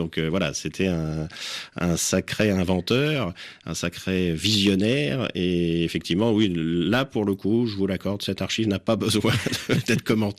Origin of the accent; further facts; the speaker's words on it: France; en tant qu'Européen, en tant que Français